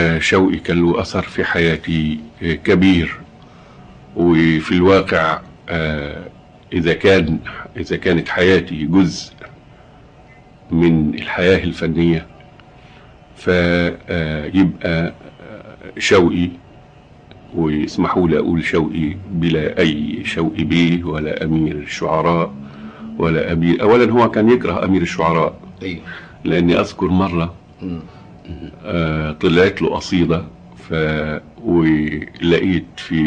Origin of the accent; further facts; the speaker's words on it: Egypt; وأنا بعتقد بأني أنا في بلدي وحاسس بهذا، مش مجرد اعتقاد، احساس فعلا باني انا لم اخرج من مصر.